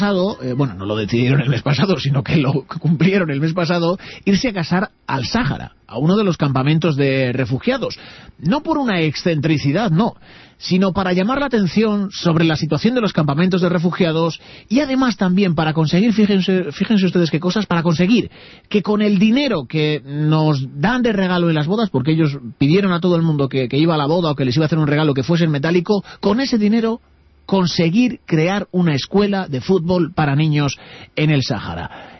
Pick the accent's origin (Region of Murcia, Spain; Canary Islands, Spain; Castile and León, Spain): Castile and León, Spain; Palencia; Yo soy de Palencia y me casé en Madrid y ya me costó traer a la gente.